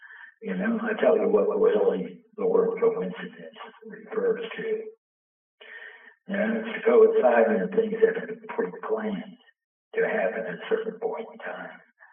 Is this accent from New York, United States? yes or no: yes; New York City, New York, United States; and they put me on a sports show at 6 o'clock in the morning in Boston, and I'm from New York City.